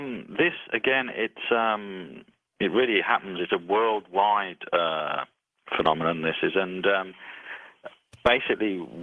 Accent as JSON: {"language": "English", "town": "Birmingham", "region": "West Midlands", "country": "United Kingdom", "tie": "born or raised there", "said": "he was living in my hometown, which is Birmingham in England, when he wrote that book."}